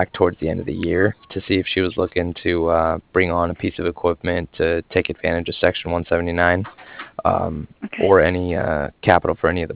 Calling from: Cardiff, Wales, United Kingdom; I was calling from Cardiff, and I was calling regarding some financing that was done with Bank of America.

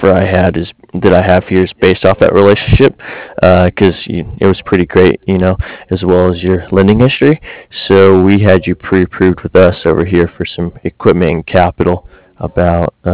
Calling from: California, United States; Oh, actually, no. That would be kind of challenging for us. We're out over here in Southern California.

